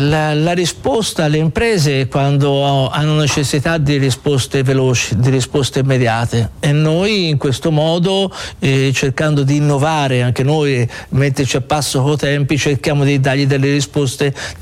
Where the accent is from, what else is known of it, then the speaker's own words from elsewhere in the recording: Florence, Tuscany, Italy; Io fiorentino da sempre, per me Firenze è tutto.